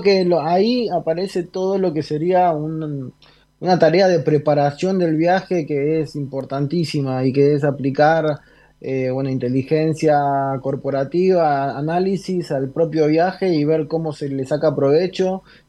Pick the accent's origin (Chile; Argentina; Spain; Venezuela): Argentina; Y realmente me parece que como argentinos tenemos que vivir en una primavera constante los que podemos.